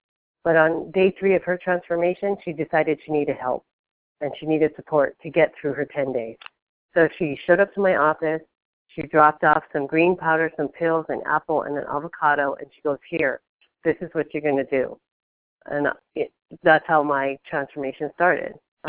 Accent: Hawaii, United States; I grew up in Hawaii, and my mother was a nutritionist by profession, and she retired as a head nutritionist for the state of Hawaii after 33 years.

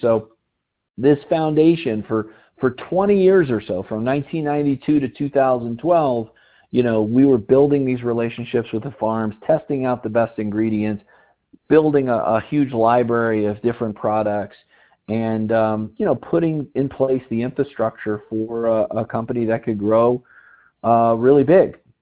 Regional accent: Colorado, United States; I heard people calling in from my home state of Colorado

